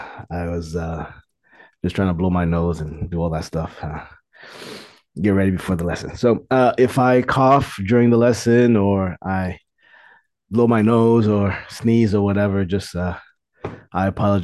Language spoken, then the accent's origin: English; Toronto, Ontario, Canada; also born or lived in Ottawa; now in Hualien, Taiwan; I was born in Canada. Yeah, I was born in Ottawa, then I moved to Toronto. So yeah. So and now I live in Hualien.